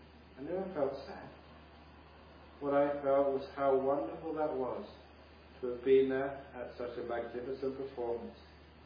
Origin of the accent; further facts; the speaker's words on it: London, United Kingdom; now in Australia; Even though that I now live in Australia, I was brought up in London. I was born in 1951. So when I was very young, I used to go to the clubs of pubs, the concert halls in London